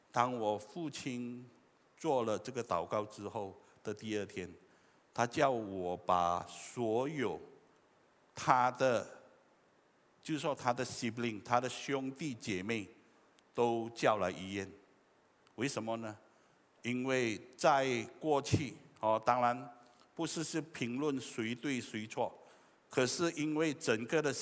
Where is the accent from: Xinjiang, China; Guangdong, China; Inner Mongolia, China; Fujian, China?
Fujian, China; 可是我也是福建人，你要我用福建话跟你讲福音可能有一点挑战，